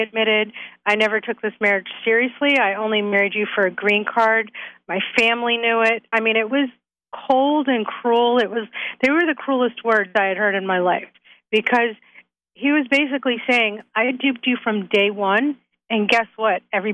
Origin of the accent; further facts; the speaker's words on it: Massachusetts, United States; born there; Oh, I'm a U.S. citizen. I was born in Massachusetts.